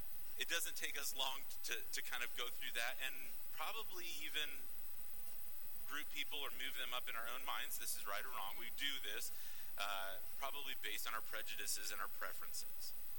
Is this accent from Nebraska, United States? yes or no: yes; Nebraska, United States; Nebraska, the good life. And we're like, yeah. I grew up 8 miles from Colorado